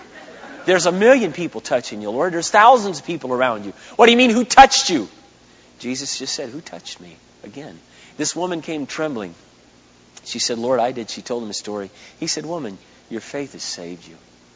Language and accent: English; Minnesota, United States; I said, well, I'm from Minnesota, and it's the first time I got out here.